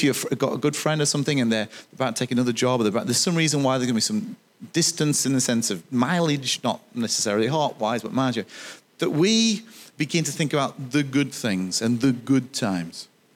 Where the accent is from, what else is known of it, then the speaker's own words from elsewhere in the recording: United Kingdom; because we're British, and we tend to do this